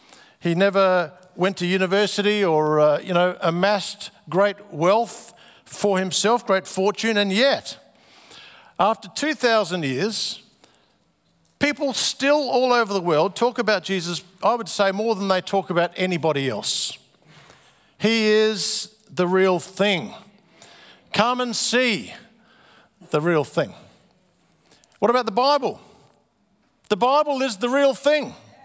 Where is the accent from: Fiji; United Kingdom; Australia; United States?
Australia; Adelaide, South Australia; I'm from Adelaide.